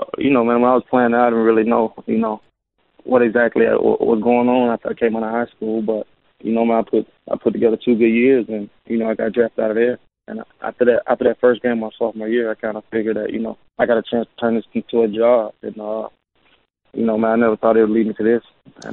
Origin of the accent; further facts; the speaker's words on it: Tuscaloosa, Alabama, United States; Man, it's big in basketball and big in football, obviously. You got University of Alabama, and all we know there is football.